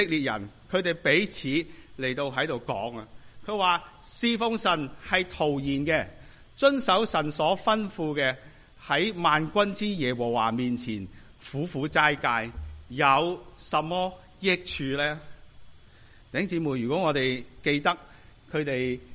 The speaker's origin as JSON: {"language": "Cantonese", "country": "Hong Kong", "said": "我哋喺香港嚟嘅人都會知啦"}